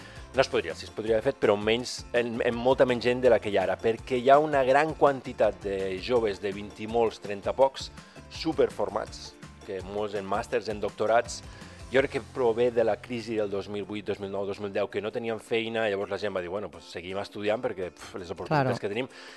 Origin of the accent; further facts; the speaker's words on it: Tortosa, Catalonia, Spain; Jo soc de Tortosa, llavors també tinc més contactes amb gent de Tortosa.